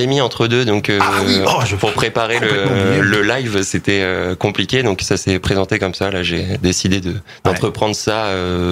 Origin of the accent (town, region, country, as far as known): Bernay, Normandy, France; born or raised there; also born or lived in Rouen